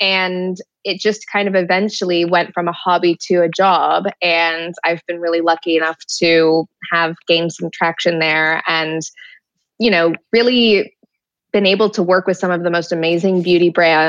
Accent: Canada; now in London, United Kingdom; And I'm originally from Canada, for those people listening, but I live in London. I moved here probably 10 years ago, something like that.

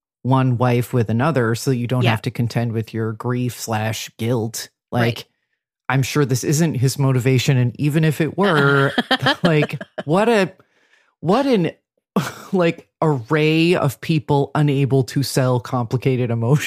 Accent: New Jersey, United States; I'm from New Jersey. It's a problem.

